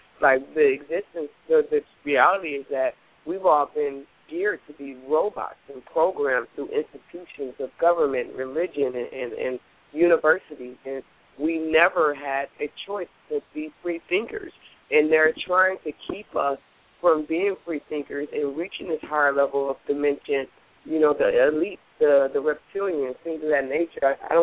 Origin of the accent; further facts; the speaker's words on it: Detroit, Michigan, United States; I'm from Detroit, Michigan. A lot of people here are spiritually lost